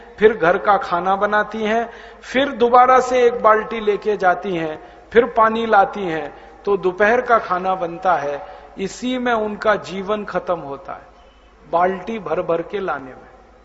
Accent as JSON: {"language": "Hindi", "region": "Uttar Pradesh", "country": "India", "tie": "born or raised there", "said": "मेरा जन्म उत्तर प्रदेश के गांव में हुआ, अलीगढ़ जिले में। आपको हैरानी होगी, ये अलीगढ़ जिला दिल्ली के बहुत नजदीक है, राजधानी वहां से 130 किलोमीटर दूर है और मेरा गांव अलीगढ़ से करीब 60 किलोमीटर"}